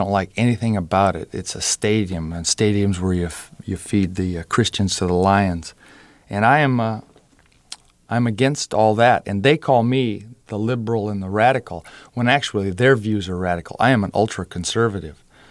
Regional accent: Boston, Massachusetts, United States

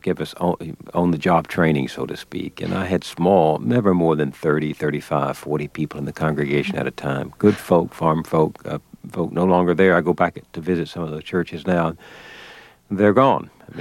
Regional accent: the South, United States; growing up in the South, where conversation was a part of the hearth

